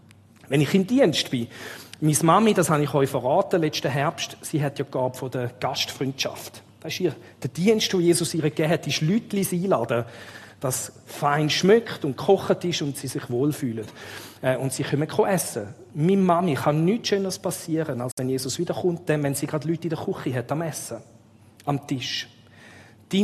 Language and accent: German; Frauenfeld, Thurgau, Switzerland; Und da müssen wir gut aufpassen als Schweizer. Wir haben das Leistungsdenken in der Schweiz.